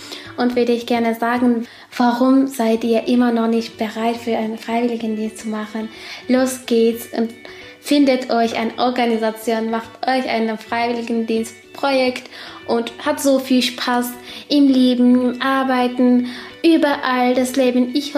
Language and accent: German; Turkey; gerne, warum nicht in der Türkei, in meinem Heimatland